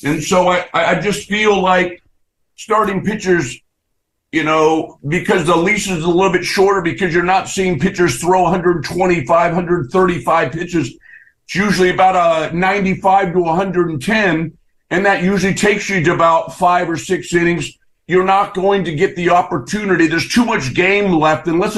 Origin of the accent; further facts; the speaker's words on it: California, United States; I grew up outside of the Bay Area